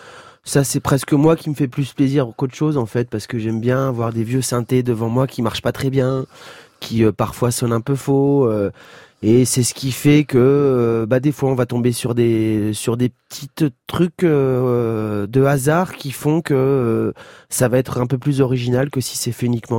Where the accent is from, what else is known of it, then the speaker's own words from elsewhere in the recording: France; je suis français.